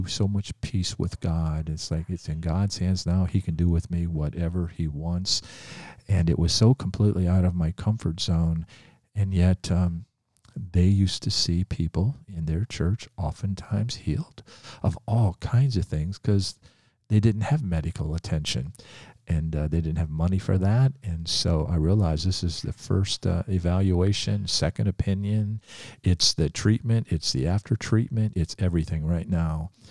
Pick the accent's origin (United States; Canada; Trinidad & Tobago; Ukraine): United States; because I'm from America doesn't mean I have extra power.